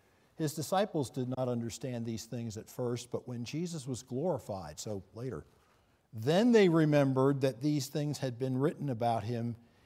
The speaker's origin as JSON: {"language": "English", "town": "Charleston", "region": "South Carolina", "country": "United States", "tie": "born or raised there", "said": "growing up in Charleston, some of you know this, if you've ever been in that context, you know Charlestonians are as a horse of another color."}